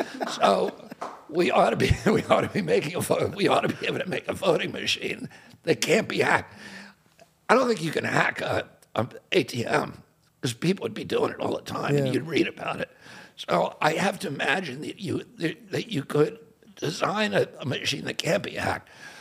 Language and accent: English; Virginia, United States; born there; also born or lived in Alabama / South Dakota; I was born in Virginia. I lived 2 years in Alabama. I lived a year in rural South Dakota.